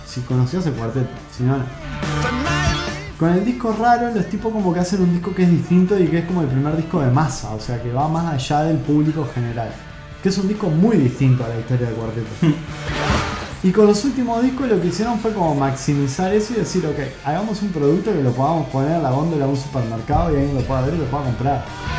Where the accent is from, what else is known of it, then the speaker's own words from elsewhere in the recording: Uruguay; obviamente soy uruguayo y conozco el cuarteto, conozco los discos.